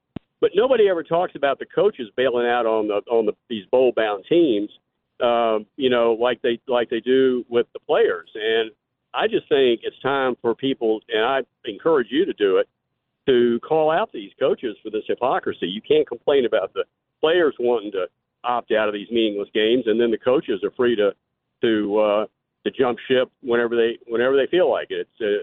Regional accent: Alabama, United States; But what I find interesting is Troy University in my home state of Alabama, they're going to a bowl game, right?

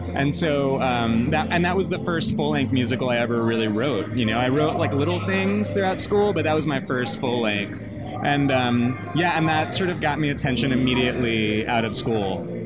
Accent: New York, United States; So as we said, I'm from Long Island originally

